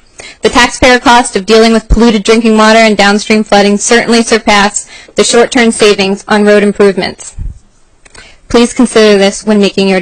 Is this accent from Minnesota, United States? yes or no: no; Pennsylvania, United States; I am actually not even from Delaware. I am from Pennsylvania